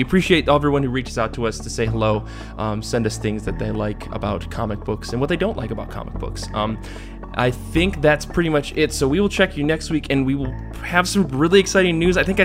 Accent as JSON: {"language": "English", "country": "United Kingdom", "lives_now": "France", "said": "I'm also British in France."}